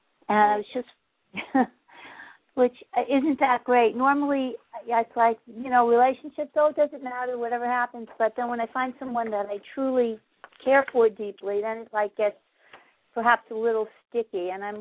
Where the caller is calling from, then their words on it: New Jersey, United States; I'm in New Jersey.